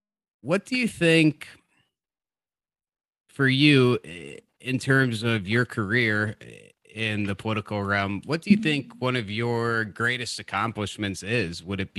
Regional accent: Illinois, United States; For example, my home state of Illinois does not have any sort of program or legislation in the works for patients in this situation.

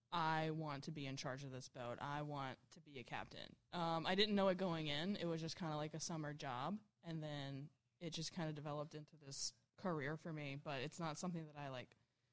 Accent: Orange Beach, Alabama, United States; I grew up near a beach town in Alabama called Orange Beach. It's a tourist town. There's only about 8,000 people who live there year-round.

